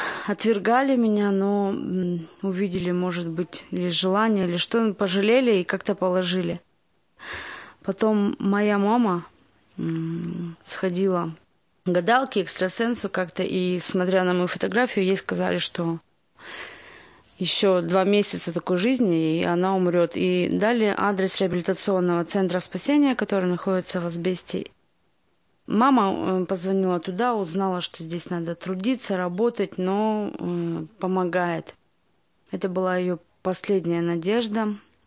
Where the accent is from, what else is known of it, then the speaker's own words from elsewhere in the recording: Nizhny Tagil, Sverdlovsk Oblast, Russia; мне 30 лет. Родилась и выросла в Нижнем Тагиле.